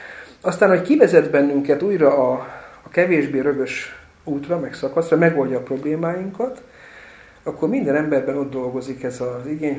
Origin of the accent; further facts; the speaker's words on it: Eger, Heves, Hungary; egri gyerek vagyok, bükbe jártunk ki